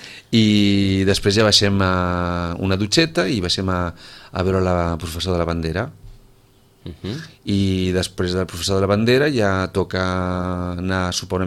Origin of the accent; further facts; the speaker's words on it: Barcelona, Catalonia, Spain; Jo sóc del Poble Sec